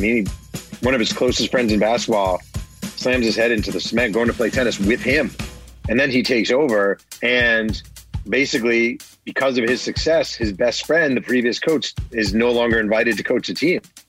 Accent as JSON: {"language": "English", "region": "New York", "country": "United States", "tie": "born or raised there", "said": "I grew up a kid in New York."}